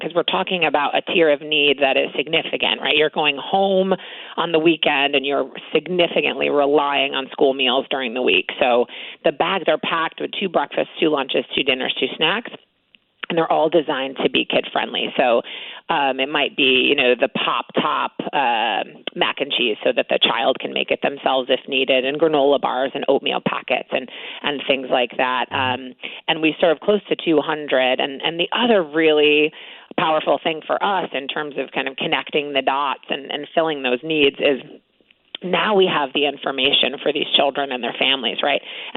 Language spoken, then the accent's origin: English; New York City, New York, United States; now in Stratford, United States; and I'm from New York City. We moved here from New York City.